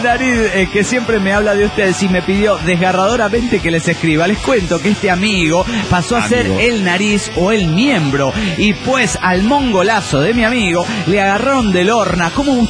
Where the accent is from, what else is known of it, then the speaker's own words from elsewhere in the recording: Puno, Peru; de Puno, Perú.